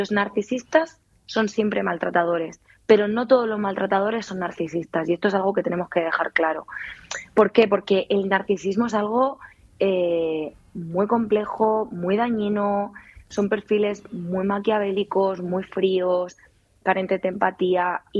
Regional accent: Region of Murcia, Spain; Sí, por suerte entiendo el catalán. Soy de Murcia, no lo parlo, pero lo entiendo perfectamente.

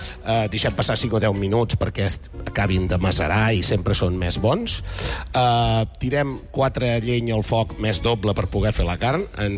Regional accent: Valls, Catalonia, Spain; Soc de Valls i me n'hi han recordat dels de Reus, eh?

